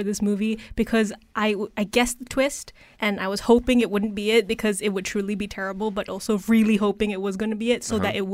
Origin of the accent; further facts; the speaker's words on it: Penang, Malaysia; Oh, they, I'm from Penang.